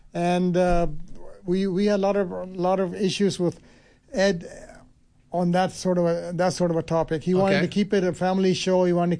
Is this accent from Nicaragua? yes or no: no; Merritt, British Columbia, Canada; As a young kid growing up, I grew up in Merrick, B.C.